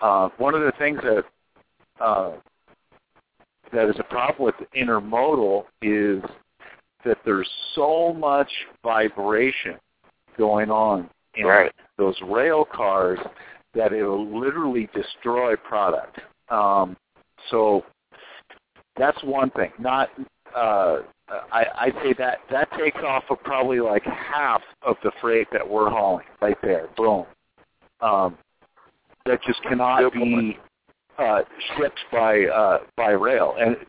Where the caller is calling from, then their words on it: Wisconsin, United States; Hey, fellas.